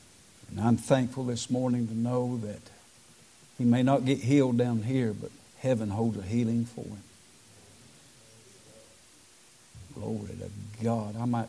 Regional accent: Waycross, Georgia, United States; Went down to my hometown of Waycross, Georgia

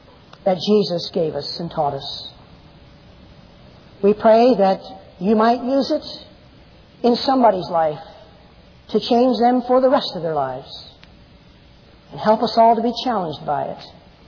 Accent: Tennessee, United States; born there; Now, I was born in Tennessee, by the way.

